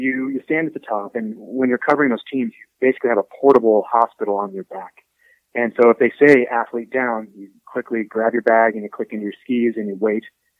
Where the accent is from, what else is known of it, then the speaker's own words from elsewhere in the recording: Colorado, United States; And I'm originally from Colorado, very northeast corner of the state.